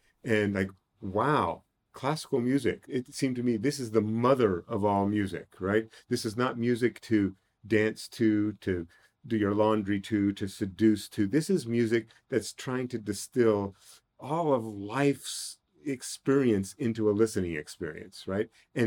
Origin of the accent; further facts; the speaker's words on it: California, United States; also born or lived in Germany / England; I was born in Germany, started school in England, didn't move to America until I was 9 years old, moved to Northern California at that point. But yeah, I do consider myself an American composer